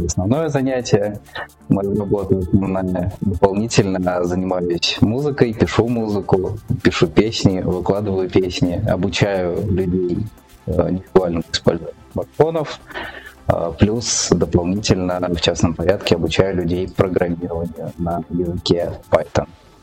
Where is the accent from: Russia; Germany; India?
Russia; Orenburg, Orenburg Oblast; also born or lived in Orsk; Родился я в Орске, уехал в Оренбург в интернат, учился там, потом вот остался надолго в Оренбурге, ну и с Оренбурга что-то меня мотает теперь.